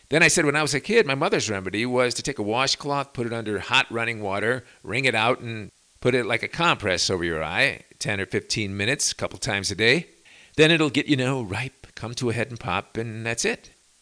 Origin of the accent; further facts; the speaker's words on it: Chicago, Illinois, United States; So I'm thinking, yeah, I'm from Chicago, and there are lots of little ponds and such out in the boonies, and lots of cattails, too.